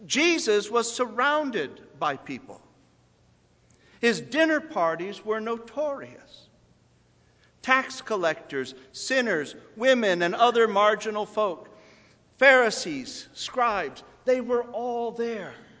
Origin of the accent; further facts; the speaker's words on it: Rock Island, Illinois, United States; I learned that song as a child growing up in the First United Presbyterian Church of Rock Island.